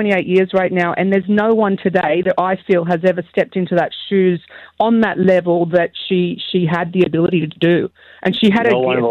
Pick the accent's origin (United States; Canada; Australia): Australia; I was fortunate enough to have met Princess Diana myself as a 12-year-old growing up in Australia. So I'm part of that Commonwealth and the monarchy